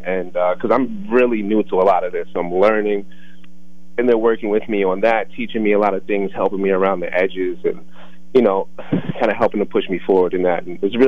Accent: Lynchburg, Virginia, United States; now in Sunbury, United States; I'm originally from Lynchburg, Virginia. I don't know if you guys have heard of that. A little small city down there. So I've been here in Sunbury, I want to say like 5 years now

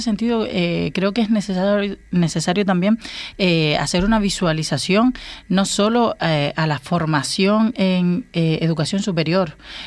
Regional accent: Canary Islands, Spain; pero por ejemplo para mí, que yo soy de Fuerteventura

